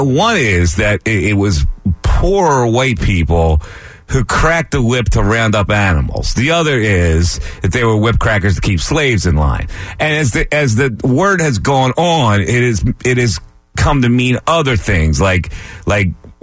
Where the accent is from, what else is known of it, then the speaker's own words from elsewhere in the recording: United States; I'm an American. I'm an American. So I'm an immigrant.